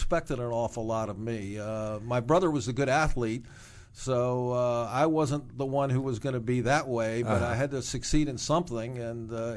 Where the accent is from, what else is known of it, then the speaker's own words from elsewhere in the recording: Kensington, Maryland, United States; also born or lived in Washington, D.C.; I'm from Washington, but I grew up in Kensington, Maryland, a suburb of Washington, D.C.